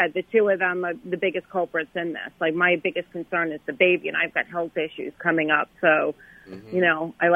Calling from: Florida, United States; also born or lived in Long Island

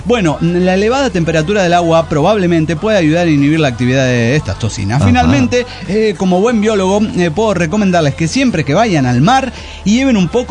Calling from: Mexico City, Mexico; de Ciudad de México.

